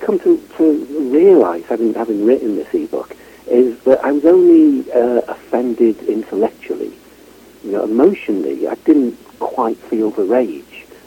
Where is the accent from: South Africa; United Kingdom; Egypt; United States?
United Kingdom; Wales; born or raised there; also born or lived in Midlands, England